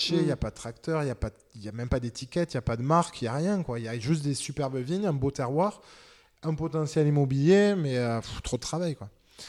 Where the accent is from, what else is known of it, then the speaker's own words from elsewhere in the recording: Sainte-Foy-la-Grande, Nouvelle-Aquitaine, France; Bordeaux a été un choix plus de cœur parce que je suis originaire d'ici et je voulais qu'on s'enracine à nouveau dans ma région natale. Je suis originaire de Sainte-Foy-la-Grande à 1 heure d'ici.